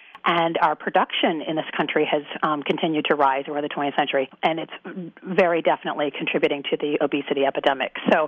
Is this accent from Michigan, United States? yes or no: yes; Michigan, United States; being a Midwesterner myself, I'm originally from Michigan. You know, I'm back there quite often.